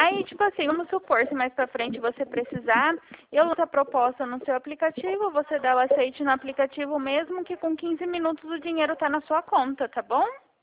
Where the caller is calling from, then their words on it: Dracena, São Paulo, Brazil; eu falo aqui de Dracena. Você conhece aqui Dracena?